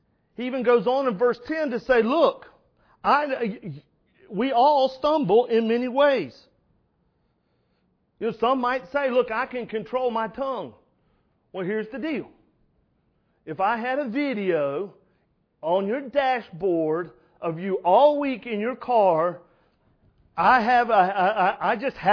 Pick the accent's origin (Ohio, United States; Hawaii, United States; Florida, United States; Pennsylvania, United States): Florida, United States; Man, I've had the chance growing up in Florida, you saw them. They stayed in Tampa quite a bit